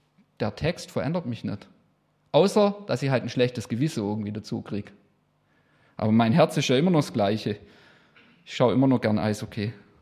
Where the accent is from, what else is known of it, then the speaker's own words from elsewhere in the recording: Villingen-Schwenningen, Baden-Württemberg, Germany; Meine Heimat ist viel in Schwenning.